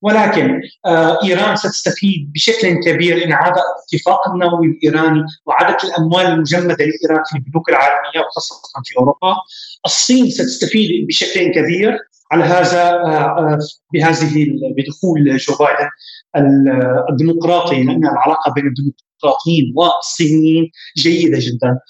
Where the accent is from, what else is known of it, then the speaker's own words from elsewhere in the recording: Syria; ولكن كسوريين إن كانت القيادة في سوريا أو الشعب السوري لا نعول